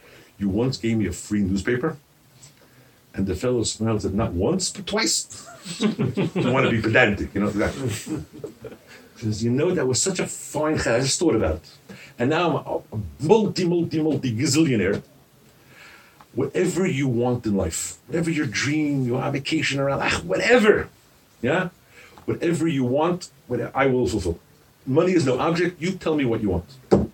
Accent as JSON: {"language": "English", "country": "United States", "said": "There's a guy in America. I'm American, so maybe I know more about America."}